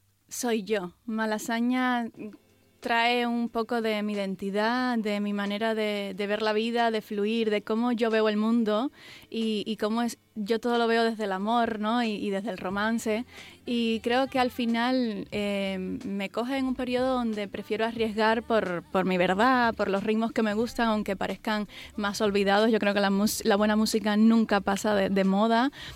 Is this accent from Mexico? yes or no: no; Cuba; now in Madrid, Spain; yo cuando llegué de Cuba directamente a España, por primera vez salía de Cuba